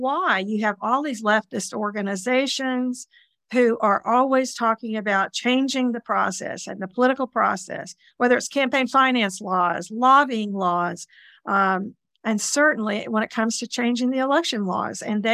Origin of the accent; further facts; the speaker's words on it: Oklahoma, United States; I cut my political teeth as a Democrat growing up in Oklahoma and was a Democrat in the legislature.